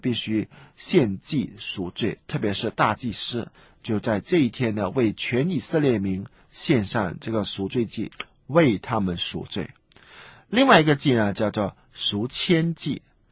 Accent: China; 或者是我们中国人所说的杀一头鸡、杀一头鸭

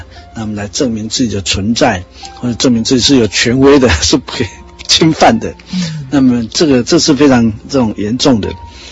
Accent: Taiwan; 那事实上我是台湾人

